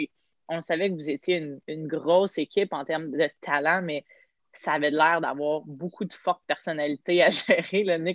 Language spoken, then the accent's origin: French; Montreal, Quebec, Canada; Les 4 années à Québec, donc je viens de Montréal, je me suis déplacée à Québec pendant 4 ans.